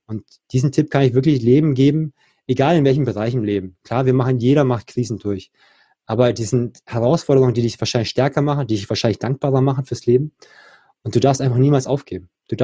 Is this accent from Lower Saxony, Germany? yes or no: no; Ludwigsburg, Baden-Württemberg, Germany; Und ja, ich bin in Ludwigsburg groß geworden, ja, und wohne bald in Frankfurt, ja.